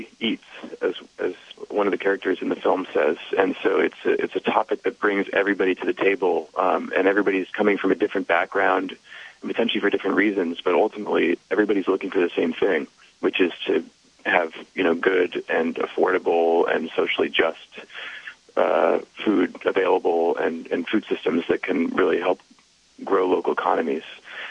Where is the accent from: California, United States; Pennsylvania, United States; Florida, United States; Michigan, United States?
California, United States; Berkeley; Yeah, I'm from Berkeley originally. I grew up here, and then went to school in New York, but came back to work and live.